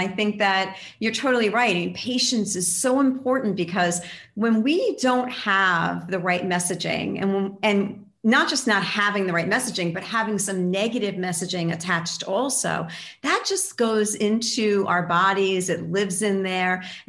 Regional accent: New York, United States; I mean, look, I'm from New York, so we're pissed about everything

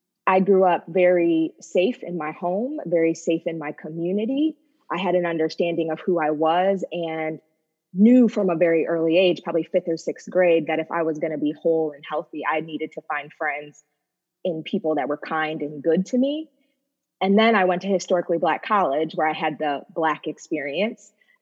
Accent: New York, United States; So I grew up in white suburbia in upstate New York

